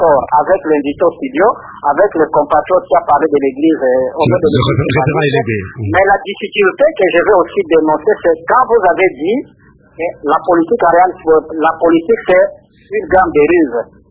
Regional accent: DR Congo

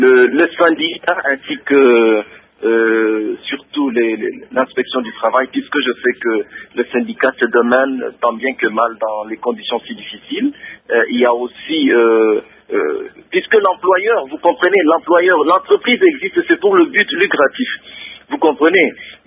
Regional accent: DR Congo; ce qui veut dire que chez nous au Congo, nous n'avons même pas de diplômés d'État qui peuvent être des magasiniers.

